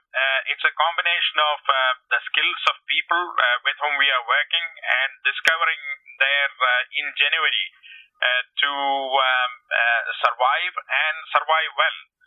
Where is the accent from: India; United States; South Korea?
India; moved away as an adult; I'm originally from India and born and grew up there and started my early career with a mining company to begin with.